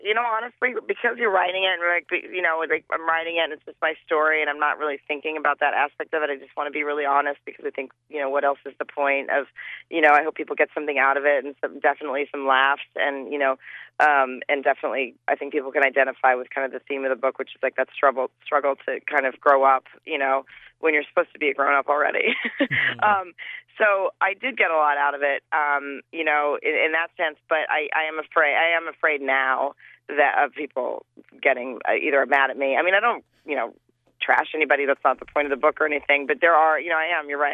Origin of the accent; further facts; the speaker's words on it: Farmington, Arkansas, United States; I grew up in Farmington, which is right outside of Fayetteville, and I went to college at the University of Arkansas, and so there's a lot of good stories about growing up in Arkansas